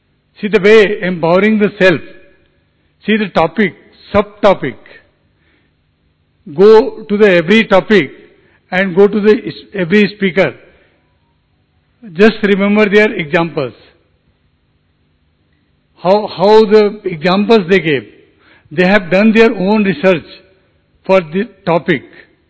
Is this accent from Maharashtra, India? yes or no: yes; Pune, Maharashtra, India; from Pune.